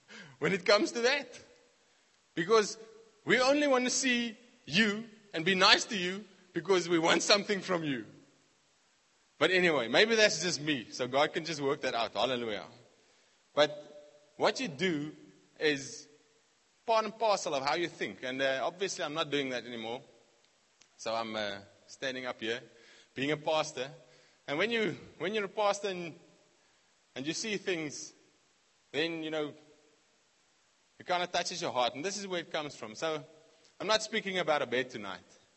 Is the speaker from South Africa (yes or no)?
yes; South Africa; I come from the Platteland, rural areas. I was raised in the R